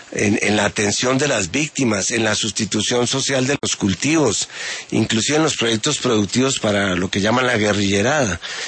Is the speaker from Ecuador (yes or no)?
no; Colombia; como colombiano